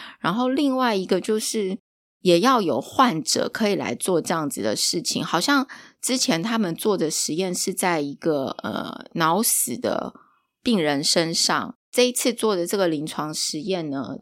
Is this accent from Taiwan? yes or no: yes; Taiwan; 我们身为台湾人是不是有机会应该去体验一下这样子的民俗文化，